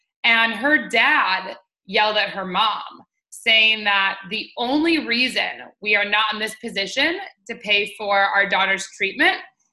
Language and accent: English; Detroit, Michigan, United States; born there; So I was born in Detroit, Michigan in the USA, and I had a very, very normal upbringing.